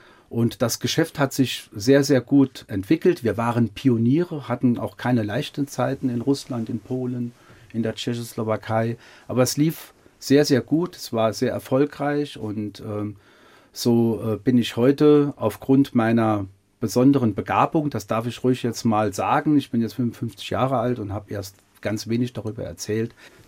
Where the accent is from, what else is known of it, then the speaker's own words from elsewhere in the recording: Neunkirchen, Saarland, Germany; born there; Ich bin 1966 in Neunkirchen geboren, als Sohn von italienischen Einwanderern. Mein Vater war ein Hüttenarbeiter und lebt bis heute noch in Neunkirchen mit meiner Mutter.